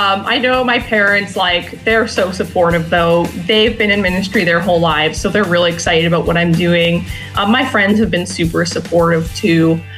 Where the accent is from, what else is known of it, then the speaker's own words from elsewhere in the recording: Kitchener, Ontario, Canada; now in Haiti; Yeah, I grew up in Kitchener, Waterloo area.